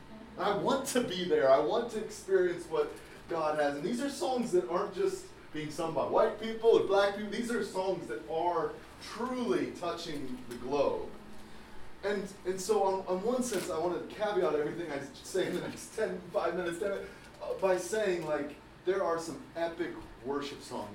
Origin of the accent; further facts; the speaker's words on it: Midwest, United States; So my passion to see is I grew up in Midwest America, mostly white church, but then would sneak to northern Indianapolis to go to church.